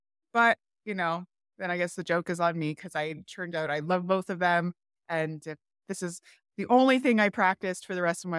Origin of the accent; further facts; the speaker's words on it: Thousand Oaks, California, United States; also born or lived in Los Angeles County; I grew up for the first 12 years of my life in Los Angeles County. And then I would say for my formative years, right, 12 years up until 18, I lived in Thousand Oaks.